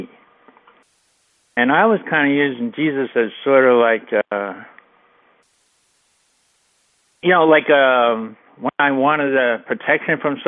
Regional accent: New York, United States; You know, like, I'm from New York. I like it, like, kind of, I like to know exactly what's going on.

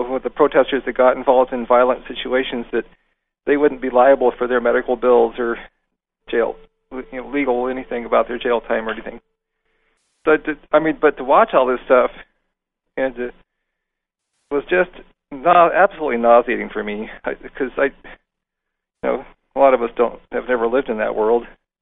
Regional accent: United States; being an American in that situation, I think, wow, it's so, you know, this country is just the pits compared to America

